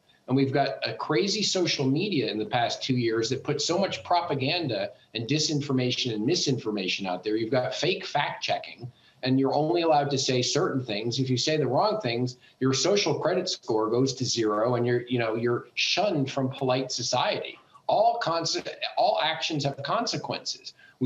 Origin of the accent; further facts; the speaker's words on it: United States; I'm American too.